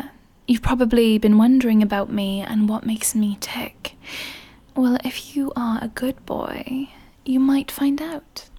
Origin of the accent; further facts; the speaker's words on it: United Kingdom; accent: British; just to give you the pleasure of listening to my seductive British accent.